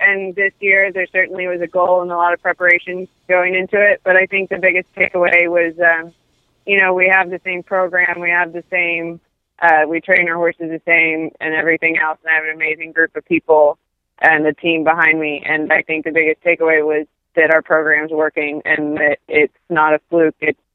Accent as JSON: {"language": "English", "region": "Illinois", "country": "United States", "said": "because we're from Southern Illinois, so it's actually not a long drive for them."}